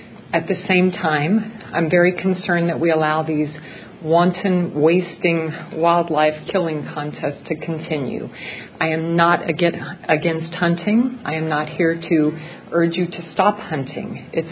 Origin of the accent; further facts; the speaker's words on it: San Antonio, Texas, United States; I'm from San Antonio, Texas, and I am working with a coalition